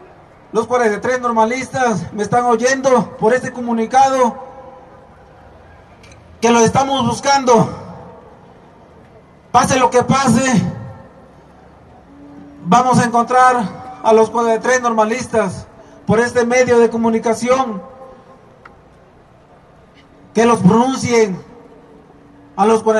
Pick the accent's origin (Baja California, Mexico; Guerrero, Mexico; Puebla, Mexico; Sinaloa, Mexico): Guerrero, Mexico; Tixtla; ¿De dónde vengo? ¿De dónde son mis raíces? Yo vengo de Tixla, Guerrero